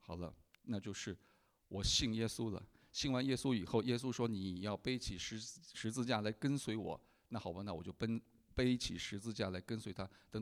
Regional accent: China; 我们在国内长大的人都知道

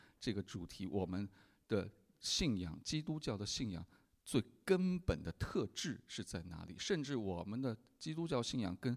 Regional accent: China; 我们在国内长大的人都知道

